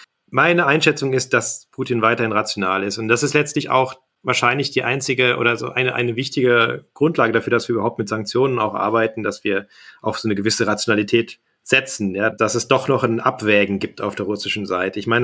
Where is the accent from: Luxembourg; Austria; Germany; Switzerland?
Germany; Kassel, Hesse; now in Berlin, Germany; Ich bin weiter in Berlin, in der Reichweite der Iskander aus Kaliningrad. Ich bin jetzt nicht sozusagen in meine Heimat Kassel gefahren